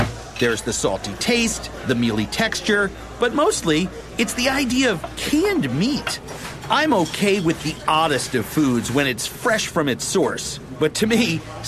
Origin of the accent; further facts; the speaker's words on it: Minnesota, United States; And I'm from Minnesota, the birthplace of spam.